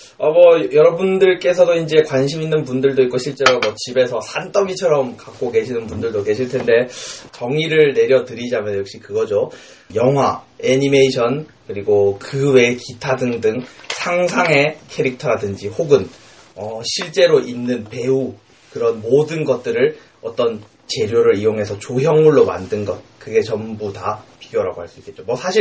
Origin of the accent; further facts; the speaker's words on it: Busan, South Korea; accent: Busan; 22년 넘게 부산 살면서 부산 토박이 말투를 가지고 있는 부산 사람이지만은 최대한 부산 말을 안 하려고 하고 있는